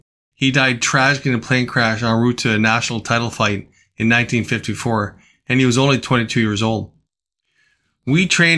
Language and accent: English; Bathurst, New Brunswick, Canada; also born or lived in Toronto; I was born in Toronto, but my formative years were spent in Bathurst, New Brunswick. I graduated from Bathurst High School in 1982.